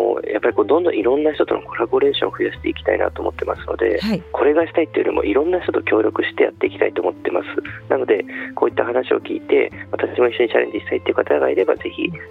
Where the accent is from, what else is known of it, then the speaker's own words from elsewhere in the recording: Tokorozawa, Saitama, Japan; moved away as an adult; now in Fukushima, Japan; 私埼玉県の所沢出身です。